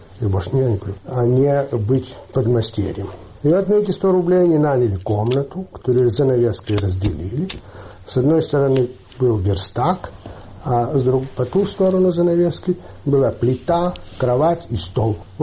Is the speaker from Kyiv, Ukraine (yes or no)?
yes; Kyiv, Ukraine; Я родился в Киеве. Все дети родились в Киеве.